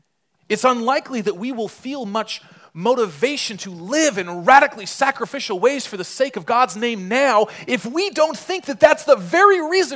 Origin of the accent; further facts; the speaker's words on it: Poway, California, United States; I grew up in Poway, as I mentioned, so I'm staying with friends there.